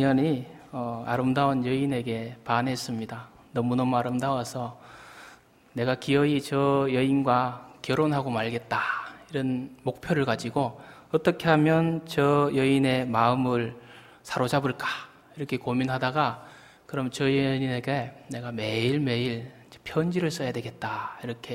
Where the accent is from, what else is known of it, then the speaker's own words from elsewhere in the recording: Cheongsong, North Gyeongsang, South Korea; 제 고향에 가면 청송교도소가 있습니다.